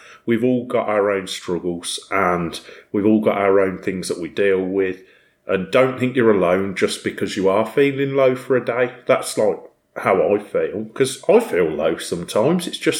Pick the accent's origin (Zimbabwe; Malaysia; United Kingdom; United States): United Kingdom; Bromsgrove, West Midlands; I think there's hope that we can actually get a course local to Redditch or Bromsgrove, because I'm from Bromsgrove, hoping to get a course local to us